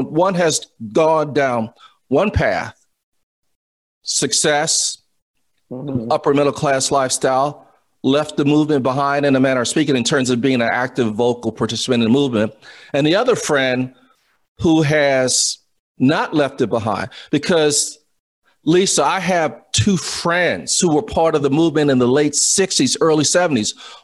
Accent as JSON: {"language": "English", "region": "Louisiana", "country": "United States", "said": "Okay. Monroe, I'm from Louisiana. Stayed in Monroe."}